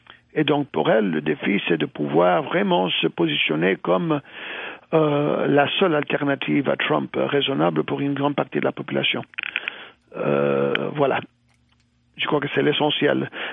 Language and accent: French; United States; Moi-même, je suis américain d'origine hispanique